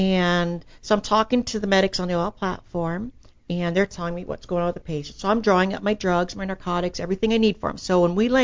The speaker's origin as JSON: {"language": "English", "region": "Texas", "country": "United States", "said": "Now I'm a Texan. Texans don't lie."}